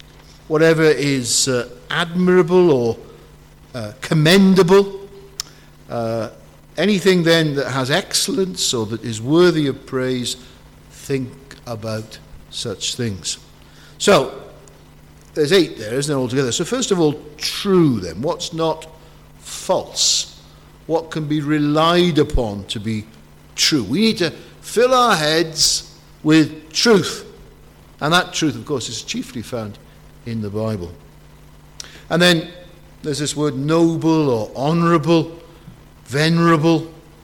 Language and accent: English; Wales, United Kingdom; I'm from Wales, so we don't tend to get up to the Lake District.